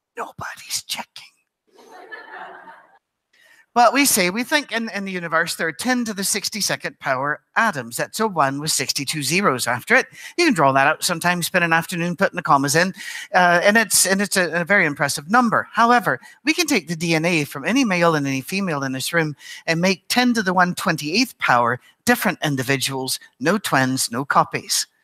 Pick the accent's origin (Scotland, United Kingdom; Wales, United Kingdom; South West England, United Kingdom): Scotland, United Kingdom; Isle of Skye; now in Nashville, United States; I am from the Isle of Skye, an island just to the west coast of Scotland. I have an Irish mother and a Scottish father.